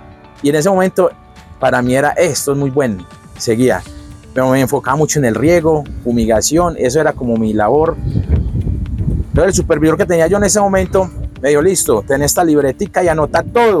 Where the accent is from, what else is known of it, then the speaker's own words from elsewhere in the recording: Fredonia, Antioquia, Colombia; Yo vengo del municipio de Antioquia, se llama Fredonia, de una vereda llamada Combia Chiquita.